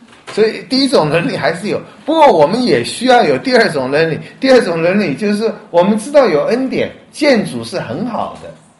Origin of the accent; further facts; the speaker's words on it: China; 我们中国人说人死如灯灭